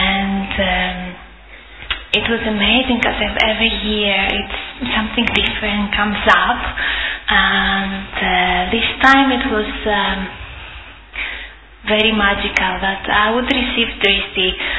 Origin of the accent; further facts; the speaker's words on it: Greece; I come from Greece.